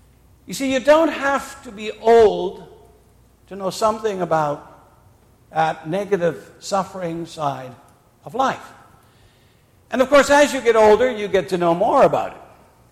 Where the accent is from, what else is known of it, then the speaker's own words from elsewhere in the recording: England, United Kingdom; I know some people would say the wrath of God, but I think we're English, so we speak about the wrath of God.